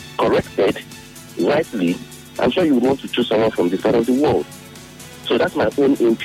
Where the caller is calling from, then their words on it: Port Harcourt, Rivers, Nigeria; I'm calling you from Port Harcourt.